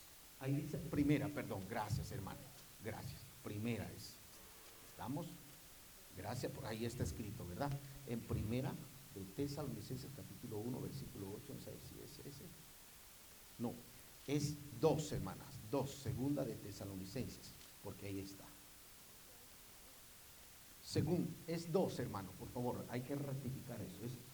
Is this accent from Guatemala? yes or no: yes; Guatemala; Soy puro guatemalteco.